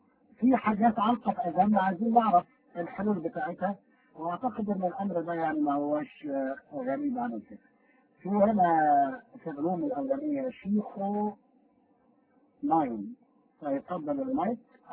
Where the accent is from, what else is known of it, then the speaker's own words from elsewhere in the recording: Egypt; إحنا كلنا كمصريين درسنا القرآن في مصر في المدارس كلنا درسناها،